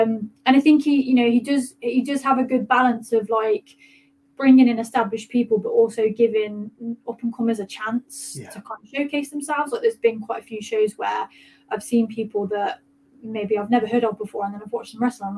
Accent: Coventry, West Midlands, United Kingdom; Obviously, it's my hometown, which is it's always nice to wrestle in your hometown.

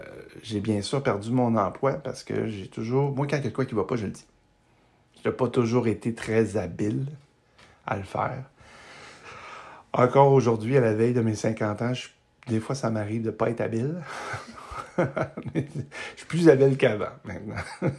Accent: Quebec, Canada; parce que je viens de la région de Québec...

